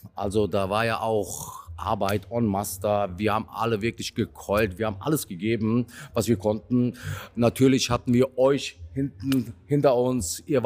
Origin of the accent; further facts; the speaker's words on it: Lauterbach, Hesse, Germany; aus Lauterbach, bin 46 Jahre alt.